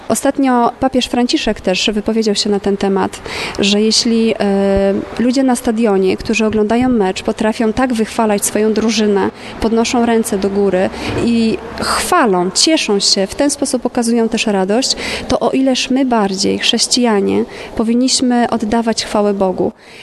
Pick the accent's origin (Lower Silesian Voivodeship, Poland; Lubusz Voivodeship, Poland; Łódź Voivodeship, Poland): Łódź Voivodeship, Poland; Łódź